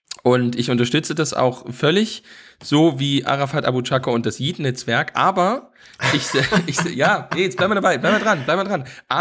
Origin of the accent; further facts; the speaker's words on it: Dresden, Saxony, Germany; ich komme ja aus Dresden und Dresden ist ja Home of Adventsmarkt